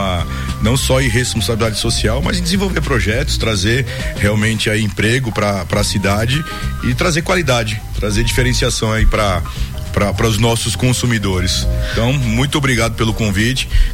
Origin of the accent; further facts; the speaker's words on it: São Paulo, Brazil; now in Vitória da Conquista, Brazil; nós somos paulistas, mas estamos baianos, né? Já se sentimos baianos, filhos baianos, então nós somos mais conquistenses do que paulistas. Então, desde que eu vim para cá, 14 anos atrás, né?